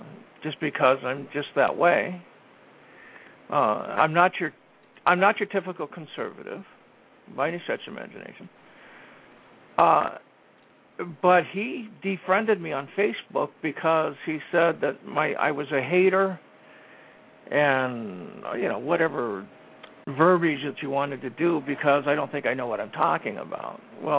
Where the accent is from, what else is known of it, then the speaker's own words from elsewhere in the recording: Thornton, Colorado, United States; I grew up in Colorado, in Thornton.